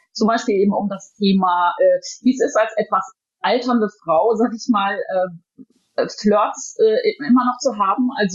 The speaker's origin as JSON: {"language": "German", "town": "Bad Oeynhausen", "region": "North Rhine-Westphalia", "country": "Germany", "tie": "born or raised there", "said": "demnächst in meiner Heimatstadt Bad Oeynhausen"}